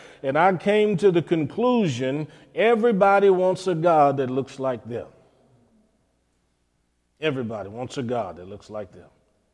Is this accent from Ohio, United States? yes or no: yes; Cleveland, Ohio, United States; growing up in Cleveland, Ohio, my grandmother, who came out of the South, all of our Bibles had pictures of Jesus in it.